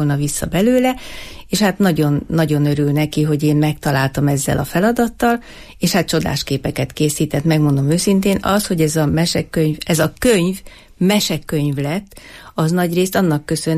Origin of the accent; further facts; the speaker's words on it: Eger, Heves, Hungary; mivel egri vagyok